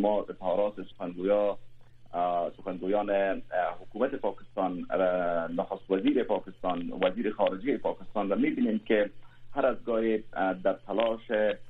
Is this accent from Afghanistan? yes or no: yes; Afghanistan; به عنوان یک افغان، به عنوان یک کسی که به اون کشور تعلق دارم،